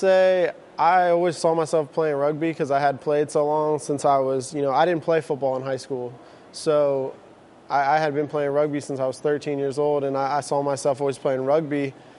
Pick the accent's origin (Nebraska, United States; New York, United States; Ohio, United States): Ohio, United States; Columbus; I wanted to go to Ohio State because I grew up in Columbus, you know, the Buckeyes and stuff